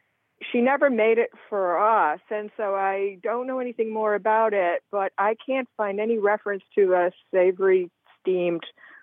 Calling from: Oak Bluffs, Massachusetts, United States; Oak Bluffs, Massachusetts.

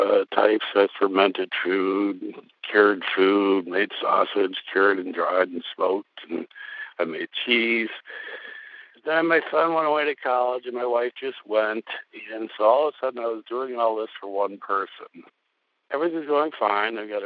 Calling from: Madison, Wisconsin, United States; I'm calling from Madison, Wisconsin.

